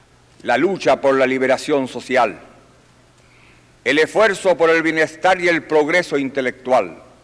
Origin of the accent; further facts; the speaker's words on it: Chile; Vengo de Chile, un país pequeño, un país donde la vida pública está organizada en instituciones civiles y de hondo espíritu democrático.